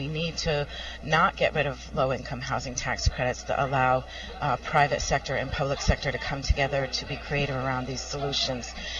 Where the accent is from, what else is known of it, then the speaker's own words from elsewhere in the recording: Vermont, United States; because I'm from Rutland County.